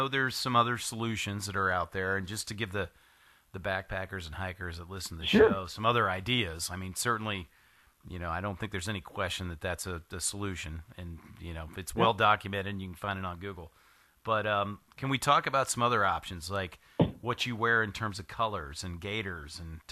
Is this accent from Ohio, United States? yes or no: yes; Ohio, United States; Yeah, I grew up in Ohio, there, so I had to ask.